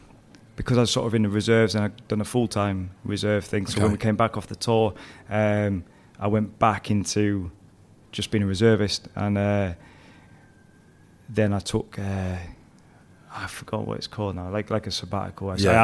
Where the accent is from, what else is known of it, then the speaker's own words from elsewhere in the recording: Yorkshire and the Humber, United Kingdom; It was in sort of North Yorkshire.